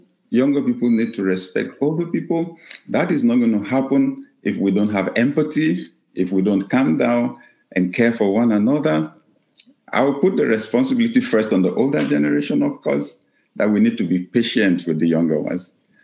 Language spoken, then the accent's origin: English; Nigeria; Like when we travel to my home country, Nigeria, the first thing they want to be sure we have is Wi-Fi.